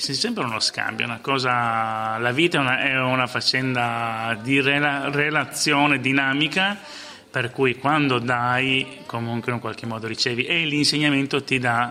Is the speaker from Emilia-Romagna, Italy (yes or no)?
no; Sicily, Italy; born there; also born or lived in Palermo; la mia città è Palermo, quella che ho deciso che è la mia città, perché non sono nato a Palermo, sono nato in provincia di Enna. Nei miei ricordi, nella mia infanzia, nella mia identità c'è la Sicilia intera